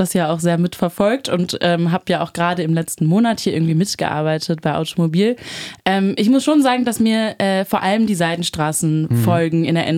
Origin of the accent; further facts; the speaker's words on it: Lower Saxony, Germany; now in Leipzig, Germany; Ich komme aus der Nähe von Hannover, habe in Halle studiert, interkulturelle Studien auch.